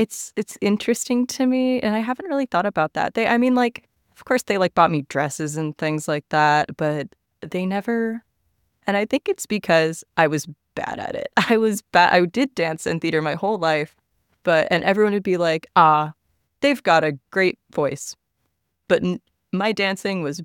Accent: Texas, United States; from Texas, from like Tomball, Hearn, Montgomery County. And the more I talk about this, the more my accent will come out and ruin your podcast. So I grew up overseas because my mom worked for the State Department.

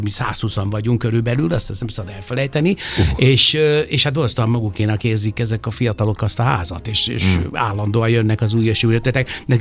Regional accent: Budapest, Hungary; ilyen ős budapesti gyerek vagyok

